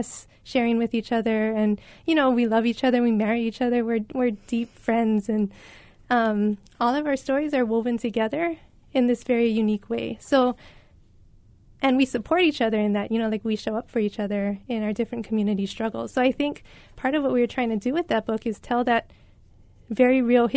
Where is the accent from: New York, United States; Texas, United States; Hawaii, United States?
Hawaii, United States; And I'm not Hawaiian. My ancestors came from Okinawa and Japan, through the plantations, and I grew up local.